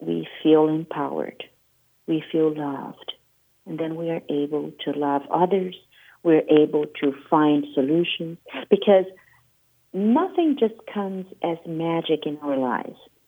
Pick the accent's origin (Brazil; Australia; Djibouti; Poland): Brazil; now in Boston, United States; So I was in Brazil first. You know, I lived in I had been to the United States several times, but I moved from Brazil